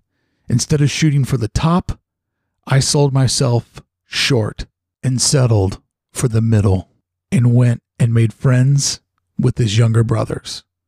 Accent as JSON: {"language": "English", "region": "Kentuckiana", "country": "United States", "tie": "born or raised there", "said": "Because I remember at that time, growing up in Kentuckiana"}